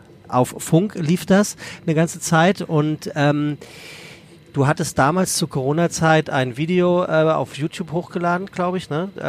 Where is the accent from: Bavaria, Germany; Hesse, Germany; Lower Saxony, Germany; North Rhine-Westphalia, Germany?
Hesse, Germany; Frankfurt; born there; Ich bin ja gebürtige Frankfurter, gell?